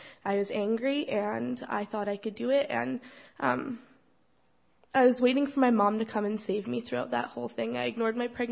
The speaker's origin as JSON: {"language": "English", "town": "Abbotsford", "region": "British Columbia", "country": "Canada", "tie": "born there", "said": "I was born in Abbotsford. I was raised in a Christian home"}